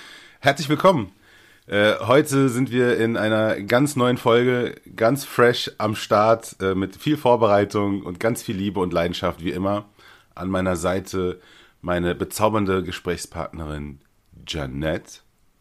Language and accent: German; Berlin, Germany; ich bin ja auch da in der Gegend ja groß geworden, ne? Also entfernt. Das Ganze spielt ja im Kudamm von Berlin